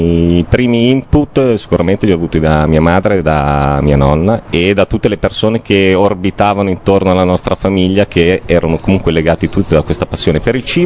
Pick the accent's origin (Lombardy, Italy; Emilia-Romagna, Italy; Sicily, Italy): Lombardy, Italy; Milan; io sono nato e cresciuto a Milano.